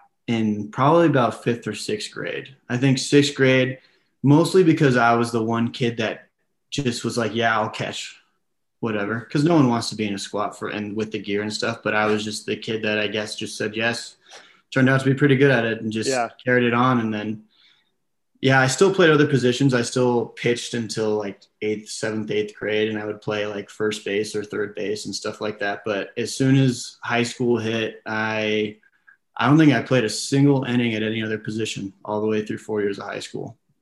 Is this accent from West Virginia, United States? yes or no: no; California, United States; I'm from Southern California, so my parents aren't able to come to all the games